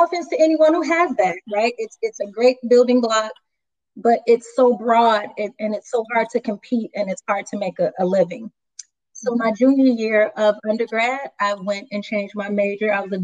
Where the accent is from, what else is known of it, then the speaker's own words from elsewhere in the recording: Chicago, Illinois, United States; moved away as an adult; now in Raleigh, United States; but I'm from Chicago. I've always taught in Chicago. I just moved to Raleigh, North Carolina, 4 years ago in March.